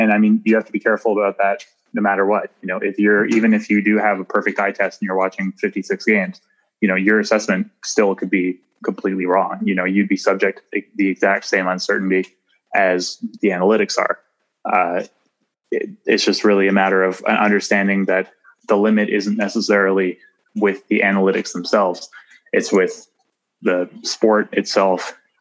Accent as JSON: {"language": "English", "region": "Nova Scotia", "country": "Canada", "moved": "as an adult", "said": "No, I'm from the East Coast of Nova Scotia. So okay. I came here for university 8 years ago, probably within a week of 8 years ago now."}